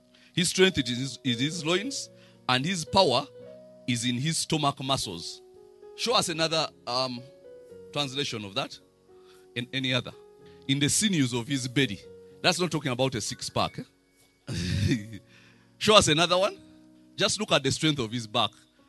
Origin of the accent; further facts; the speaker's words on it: Hoima, Western Region, Uganda; Now I remember when I was growing up in Hoima, we knew only two Muslim families. Two. Everybody else was either Catholic or Protestant.